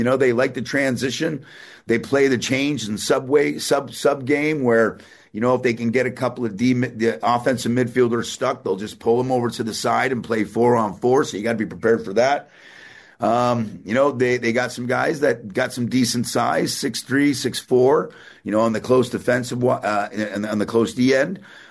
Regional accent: Georgia, United States; Because, hey, it's in Georgia and I'm from Georgia. Or I'm from the South.

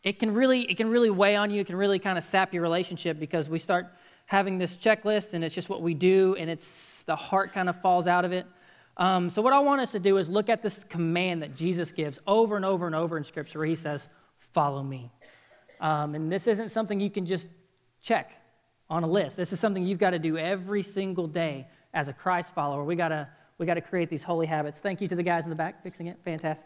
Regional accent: Texas, United States; So growing up in the South, in Texas, in the Bible Belt

